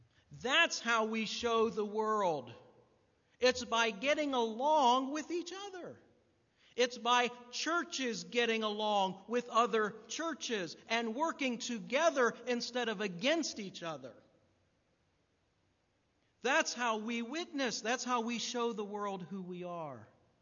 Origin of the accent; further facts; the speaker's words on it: Ohio, United States; The church that I grew up in Ohio, we had our own slogan.